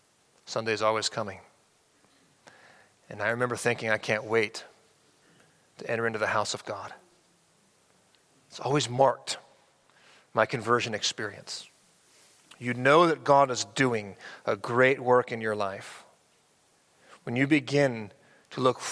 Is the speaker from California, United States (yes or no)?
yes; San Diego, California, United States; We grew up in San Diego together.